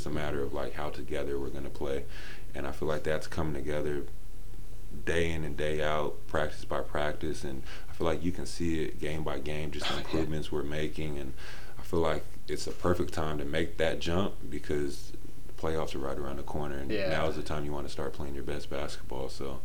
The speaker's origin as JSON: {"language": "English", "region": "California", "country": "United States", "tie": "born or raised there", "also_born_or_lived": "Mount Shasta", "said": "I grew up in the Bay. But Northern California, even like Mount Shasta, where I was born, it gets a lot of sun."}